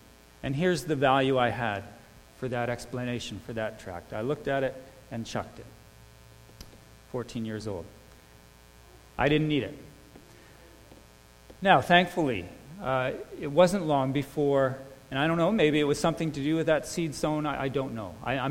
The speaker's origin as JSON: {"language": "English", "region": "Ontario", "country": "Canada", "tie": "born or raised there", "said": "I grew up in Niagara region, and like a lot of young people there, your first job is a fruit-picking job"}